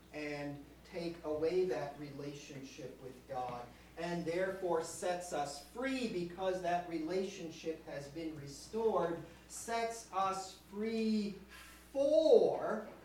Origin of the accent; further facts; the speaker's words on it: Saskatoon, Saskatchewan, Canada; I'm from Saskatoon, Saskatchewan, Canada, where I teach there at the University of Saskatchewan in St. Thomas Moore College, one of the Catholic college on the university campus.